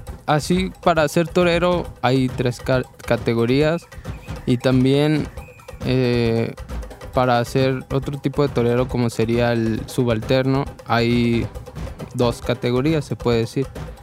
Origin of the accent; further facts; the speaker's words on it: Autlán, Jalisco, Mexico; Soy de Autlán y ahí empezó mi afición por los toros. Desde chiquito, pues siempre en los festivales del festejo taurino que se hace en mi pueblo